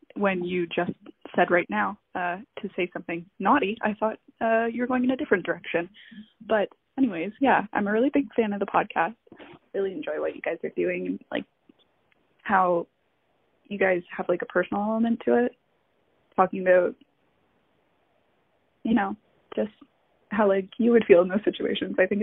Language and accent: English; Bradford, Ontario, Canada; I'm from Bradford, Ontario.